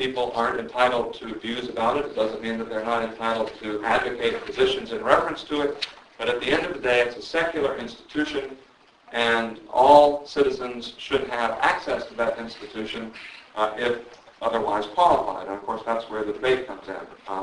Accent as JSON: {"language": "English", "region": "the South", "country": "United States", "said": "I'm a Southerner, so I feel this very deeply."}